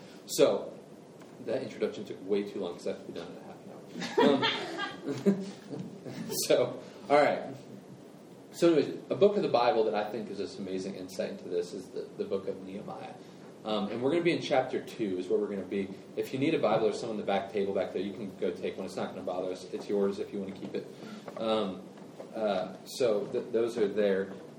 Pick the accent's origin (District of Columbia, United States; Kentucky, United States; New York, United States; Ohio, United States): Ohio, United States; Cincinnati; I love my hometown. It was killing me if Cincinnati was in ruins.